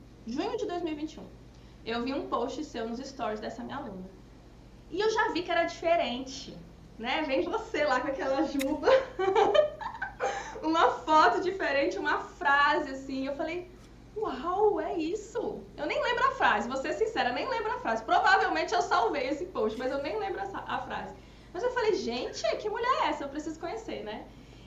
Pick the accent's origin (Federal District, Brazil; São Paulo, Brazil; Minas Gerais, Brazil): Federal District, Brazil; Brasília; born there; Eu era uma pessoa que nasci em Brasília, numa realidade onde a maioria são servidores públicos, meus pais, os amigos